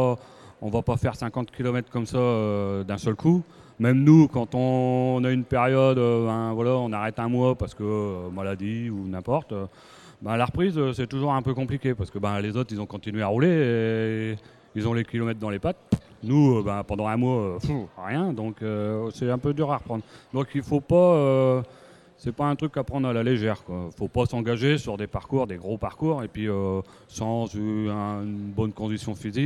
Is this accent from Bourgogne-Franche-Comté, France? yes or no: no; Beaumetz-lès-Cambrai, Hauts-de-France, France; Ah non, moi je suis de Beaumais-les-Cambrai.